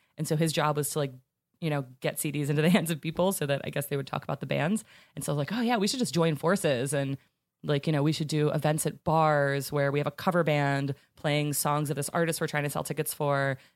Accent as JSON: {"language": "English", "region": "Pennsylvania", "country": "United States", "tie": "born or raised there", "said": "I was in Pennsylvania. I grew up in near Pittsburgh and went to Penn State and stayed at Penn State for the year after I graduated"}